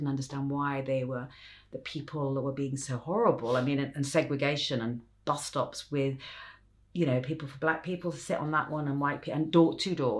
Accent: Lagos, Nigeria; now in United States; And my father was in the army. I grew up in Africa.

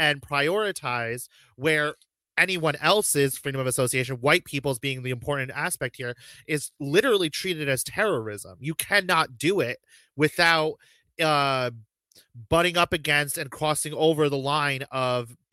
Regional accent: United States; no person would come up to me born and raised in America sipping my martini blah blah blah and say that I'm not American

